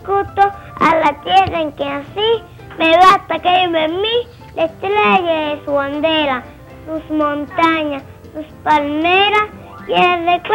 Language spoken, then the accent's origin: Spanish; Cuba; Yo lo hago y tengo orgullo en decir, cubana soy